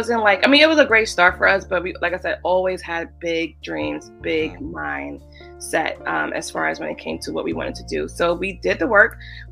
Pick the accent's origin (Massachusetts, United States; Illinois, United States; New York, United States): New York, United States; And we're just like, you know, we're from New York.